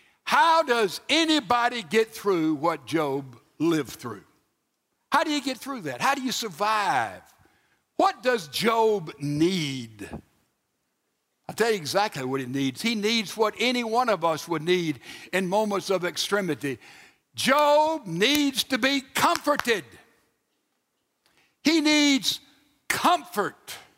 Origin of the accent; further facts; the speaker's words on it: Mississippi, United States; I'm from South Mississippi, and there in the bucolic area of this nation where I was brought up